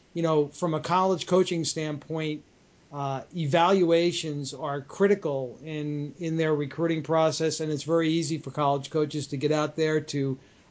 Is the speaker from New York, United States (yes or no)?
yes; Long Island, New York, United States; I grew up in Long Island.